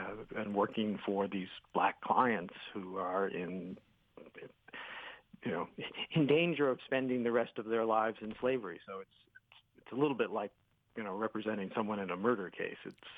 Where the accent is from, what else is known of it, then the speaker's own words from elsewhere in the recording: Massachusetts, United States; born there; I was born in Massachusetts.